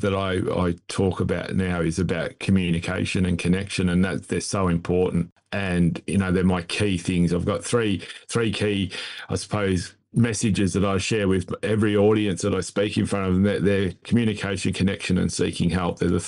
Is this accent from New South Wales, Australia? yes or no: no; Victoria, Australia; I come from Victoria, I'm an AFL nut